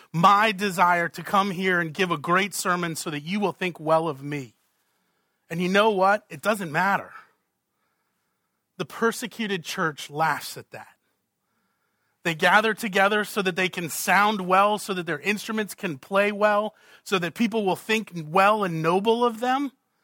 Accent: Boston, Massachusetts, United States; also born or lived in Virginia; Well, I was born in Virginia. I grew up in Boston.

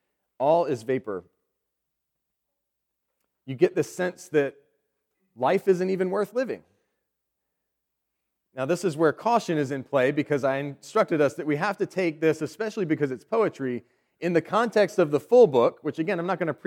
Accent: United States; That's hard for me as an American to imagine because I'm very good at complaining. It's in my blood.

